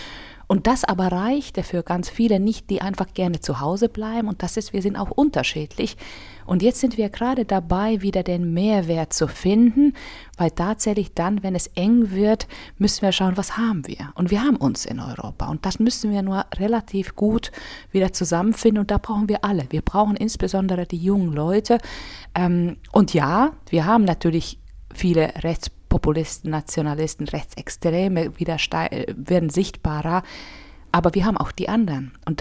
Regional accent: Finland; German is a second language; now in Münster, Germany; Ich war in einer Schule, wo ich in Finnland Deutsch schon ab der ersten Schuljahr hatte. Oh. Also das war wirklich, wir hatten Schwedisch und Deutsch ab der ersten Schuljahr.

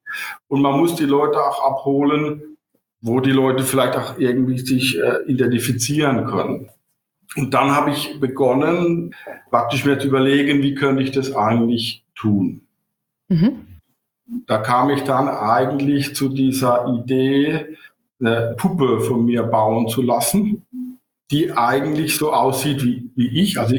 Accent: Rhineland-Palatinate, Germany; Bin ein Pfälzer, bin kein Kölschum, ja, und bin ja in der Nähe geboren worden

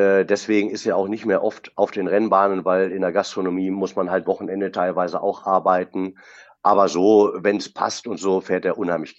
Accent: Dortmund, North Rhine-Westphalia, Germany; ich bin in Dortmund letztendlich groß geworden, muss man so sagen.

